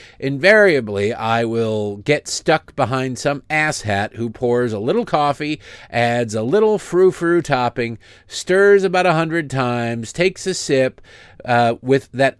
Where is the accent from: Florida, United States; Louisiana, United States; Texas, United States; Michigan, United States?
Michigan, United States; And children who, like me growing up in Michigan, saw bottles and cans worth 10 cents each because of the Michigan 10-cent deposit.